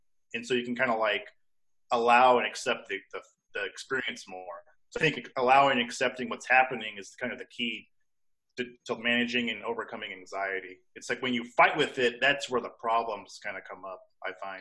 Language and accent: English; California, United States; now in Portland, United States; I live in Portland, Oregon, and I'm originally from California.